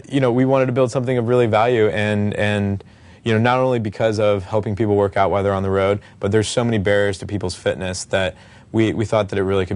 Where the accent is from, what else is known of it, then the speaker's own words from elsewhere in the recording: Kansas City, Missouri, United States; So we're from Kansas City, Missouri.